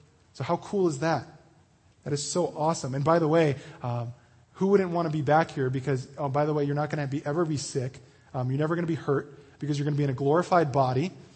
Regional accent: Denver, Colorado, United States; I grew up in Denver and lived there for my whole life pretty much, except for I've been here for a little while.

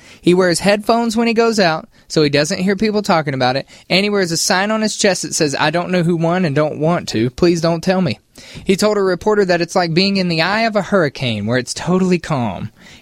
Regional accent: Artesia, New Mexico, United States; Artesia is known for its oil. My hometown, so maybe an oily smell.

